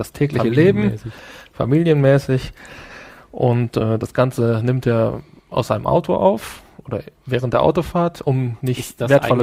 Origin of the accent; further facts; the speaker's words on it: Essen, North Rhine-Westphalia, Germany; Ich bin ja auch aus dem Ruhrgebiet. Du erinnerst dich vielleicht. Ich bin ja in Essen geboren.